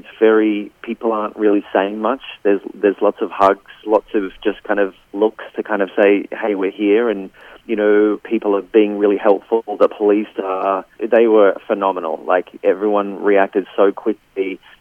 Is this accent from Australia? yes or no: yes; Australia; It's just a very surreal experience being an Aussie.